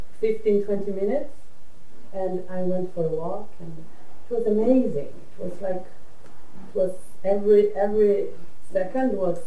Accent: Myanmar; English is a second language; Well, not continuously, obviously, since I came from Burma

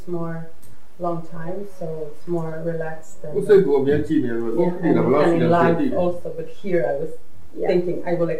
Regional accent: Myanmar; English is a second language; Well, not continuously, obviously, since I came from Burma

